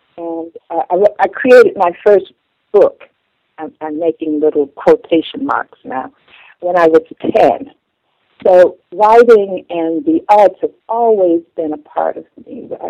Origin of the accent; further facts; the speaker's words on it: Cleveland, Ohio, United States; I grew up in Cleveland, Ohio, which we now call the Rust Belt. It was a steel-making, working-class town.